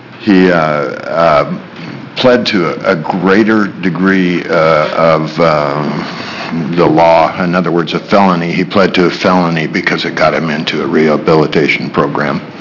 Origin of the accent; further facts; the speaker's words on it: Troutdale, Oregon, United States; I'm here with my wife, Shirley, in the audience. We're from Troutdale, Oregon.